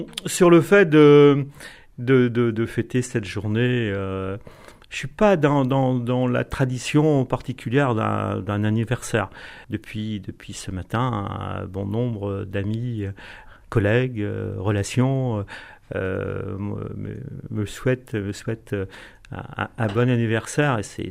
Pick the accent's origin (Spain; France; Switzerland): France; Concarneau, Brittany; born there; Je suis né à Concarneau et quand on est à Concarneau, on est baigné par les ambiances portuaires, le monde maritime.